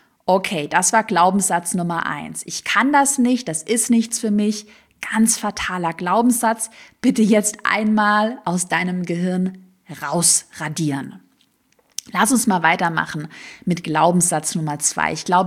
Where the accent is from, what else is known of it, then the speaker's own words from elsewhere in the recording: Baden-Württemberg, Germany; accent: Swabian; ich hatte damals einen schwäbischen Dialekt, den man halt so ein bisschen gehört hat.